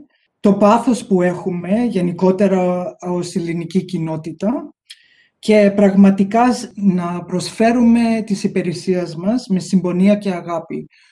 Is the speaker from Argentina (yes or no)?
no; Melbourne, Victoria, Australia; παρόλο που γεννήθηκα και μεγάλωσα στη Μελβούνη, η οικογένειά μου είναι από τη Θεσσαλονίκη. Οι γονείς μου μεγαλώσαν στη Νέα Ρεδεστό. Και οι παππούδες μου ήταν από τα Βασιλικά και οι δύο γιαγιάδες μου ήταν από τη Σμύρνη.